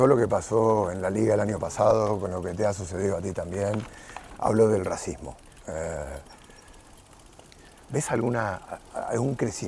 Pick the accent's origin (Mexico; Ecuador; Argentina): Argentina; now in Spain; Yo soy un argentino que vive en España, entiendo eso de tener una raíz diferente.